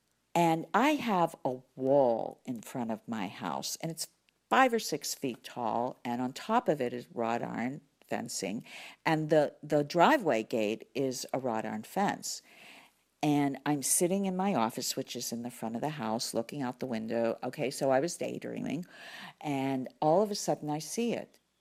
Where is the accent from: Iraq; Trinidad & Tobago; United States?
United States; Pittsburgh, Pennsylvania; now in Florida, United States; I'm from Pittsburgh, Pennsylvania. So I plant all the flowers that work in Pittsburgh, Pennsylvania.